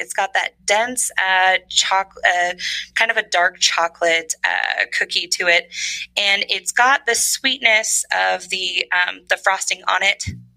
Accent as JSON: {"language": "English", "region": "California", "country": "United States", "said": "And I only call that out because I'm from Northern California."}